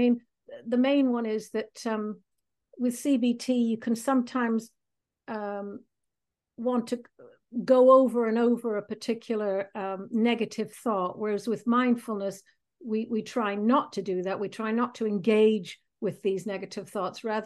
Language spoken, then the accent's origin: English; Chicago, Illinois, United States; moved away as an adult; now in United Kingdom; I'm originally from Chicago, came over to live in the UK many years ago.